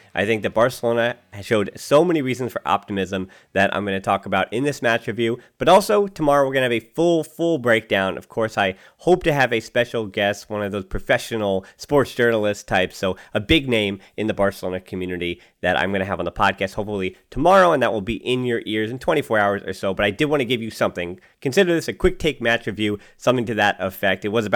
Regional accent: United States; I say this as an American

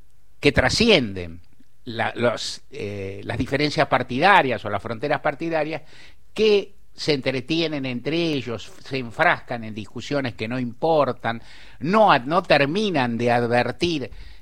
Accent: Argentina; y como argentino que soy, que me interesa lo que digan los veredictos

